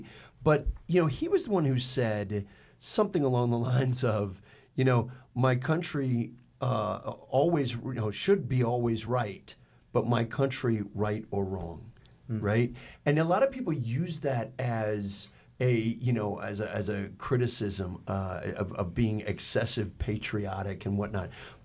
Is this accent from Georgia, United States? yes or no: yes; Decatur, Georgia, United States; So growing up in Decatur, Georgia, I've got to claim Stephen Decatur, you know.